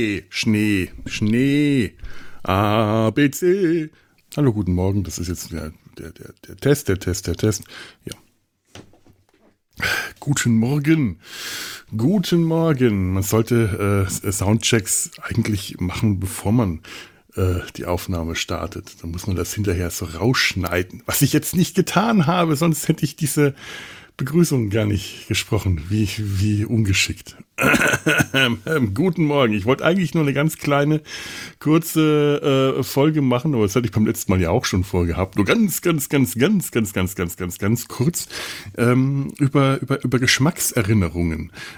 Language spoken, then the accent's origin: German; Bavaria, Germany; ich komme ja aus Franken und bekannterweise backen die Franken das beste Brot der ganzen Welt.